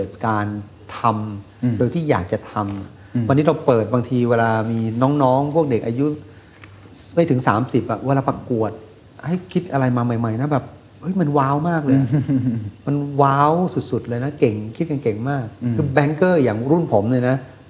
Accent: Ko Samui, Surat Thani, Thailand; ผมเป็นคนเกาะสมุย

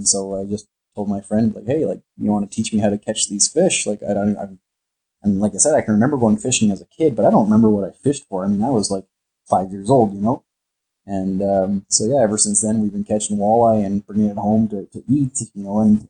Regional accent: Winnipeg, Manitoba, Canada; I grew up in Winnipeg and like I've been here my whole life.

